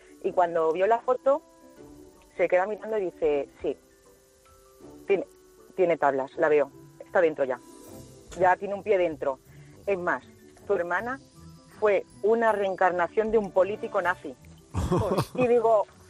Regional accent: Albacete, Castilla-La Mancha, Spain; now in El Puerto de Santa María, Spain; Desde el puerto de Santa María, pero soy de Albacete.

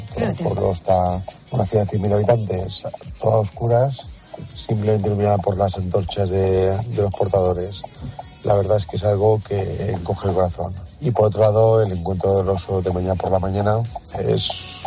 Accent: Torrent, Valencian Community, Spain; Para mí, sin dudarlo, claro, es uno de mi pueblo. La procesión del silencio de Torrent, a partir de las 12 de la noche de la ermita, como llamamos aquí los torrentinos

